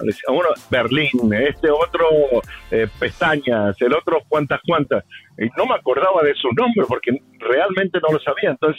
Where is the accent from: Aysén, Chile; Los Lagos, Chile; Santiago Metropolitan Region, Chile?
Santiago Metropolitan Region, Chile; Santiago; yo para la Copa América de Chile fuimos al barrio donde yo crecí, en Santiago